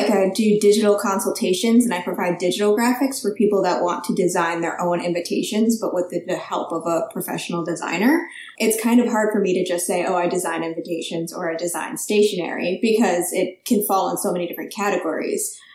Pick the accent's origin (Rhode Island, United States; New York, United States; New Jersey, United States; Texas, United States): New York, United States; now in Raleigh, United States; I'm based in Raleigh, North Carolina, but I'm originally from New York.